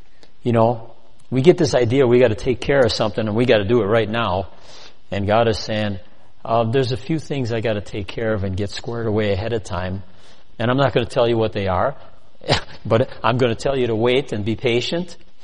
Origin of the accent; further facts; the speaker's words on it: Cudahy, Wisconsin, United States; I grew up in Cudahy.